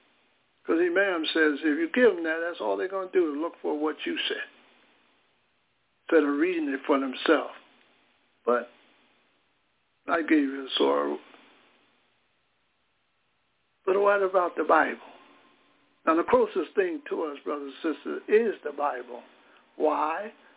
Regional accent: United States; we created our own culture, and we're American, whether we like it or not.

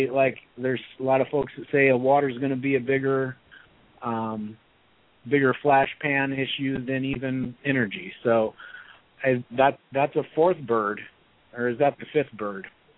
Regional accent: Macomb, Illinois, United States; I grew up in West Central Illinois there with Macomb.

